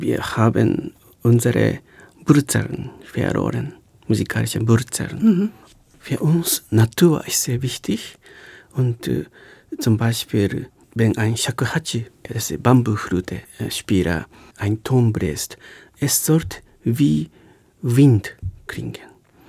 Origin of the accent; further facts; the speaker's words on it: Hiroshima, Japan; German is a second language; Jedes Mal sagte ich, ich komme aus Hiroshima, dann die Europäer erschrecken.